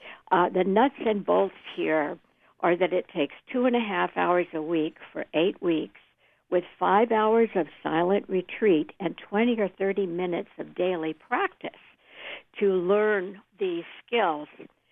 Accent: Belfast, Northern Ireland, United Kingdom; Hi. I'm from Belfast

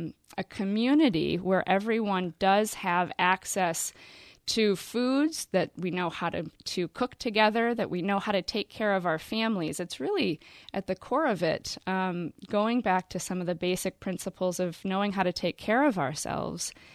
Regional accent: Flint, Michigan, United States; born there; and I was born in Flint, and so I have family still downtown

